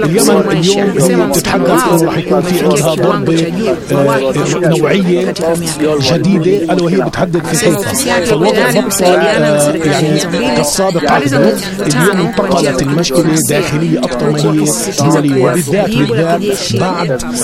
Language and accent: Arabic; Palestine; إحنا كفلسطينيين